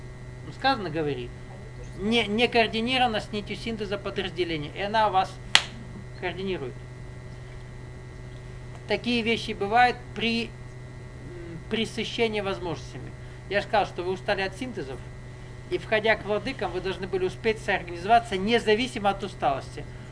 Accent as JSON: {"language": "Russian", "region": "Kabardino-Balkaria", "country": "Russia", "tie": "born or raised there", "also_born_or_lived": "Caucasus", "said": "Я вырос на Кавказе, эти взгляды понимаю. Тут вот невезуха такая вышла. Я с Кабарды."}